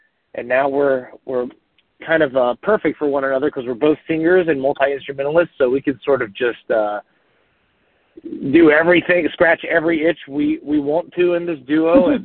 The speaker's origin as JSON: {"language": "English", "region": "North Carolina", "country": "United States", "tie": "born or raised there", "also_born_or_lived": "Latin America", "said": "I lived most of my adult life in Latin America, and kind of wound back up in my home state of North Carolina during the pandemic."}